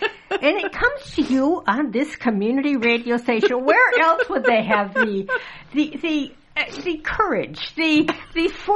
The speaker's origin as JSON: {"language": "English", "region": "Wisconsin", "country": "United States", "said": "\"Sir, I'm from Wisconsin. I know that joke.\""}